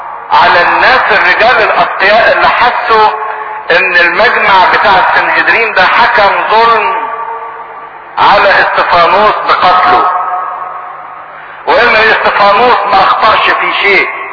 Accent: Egypt; ما زال لحد دلوقتي احنا عندنا كمصريين فكرة 40 موجودة

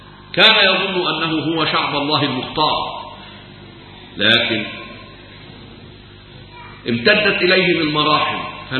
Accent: Egypt; زي ما احنا كمصريين اتفتح امامنا الطريق

